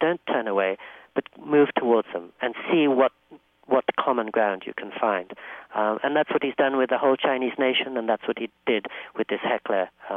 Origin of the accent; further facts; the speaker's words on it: Oxford, South East England, United Kingdom; I was born in England, in Oxford, and then grew up in Oxford and here.